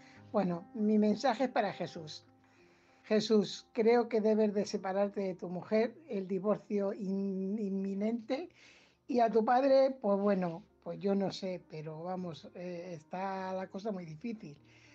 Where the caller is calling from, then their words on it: Fuenlabrada, Community of Madrid, Spain; corresponsal de Fuenlabrada.